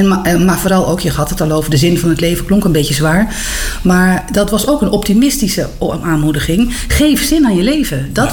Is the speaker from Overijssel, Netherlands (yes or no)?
yes; Nijverdal, Overijssel, Netherlands; moved away as an adult; Ik kom uit Nijverdal. Mensen kennen dat misschien niet, maar Hellendoorn is wel bekend in Nederland. Vanwege het avonturenpark wat daar is. Dus daar ben ik opgegroeid en daar heb ik gewoon tot mijn 19e.